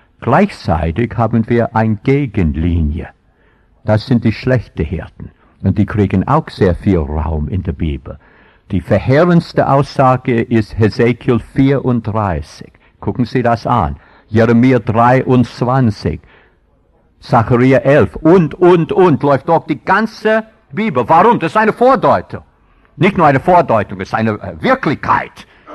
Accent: Baden-Württemberg, Germany; accent: Swabian; Ich kann hier als Schwabe, Sie merken alle von meiner Aussprache, dass ich schwäbischer Pfarrer bin, ja?

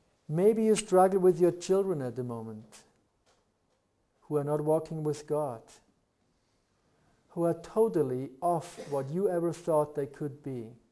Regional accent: Austria; you know what, I came from Austria, particular only to answer you that question

